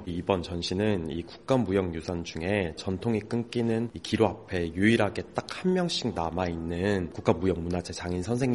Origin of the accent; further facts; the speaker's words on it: Tongyeong, South Gyeongsang, South Korea; 제 고향이 통영인데